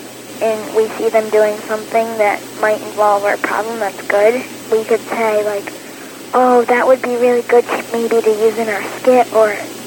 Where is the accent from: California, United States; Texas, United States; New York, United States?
New York, United States; Near Saratoga, upstate New York.